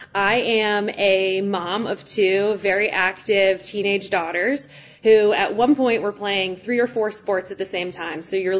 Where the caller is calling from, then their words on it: Long Island, New York, United States; I'm calling in from Long Island, New York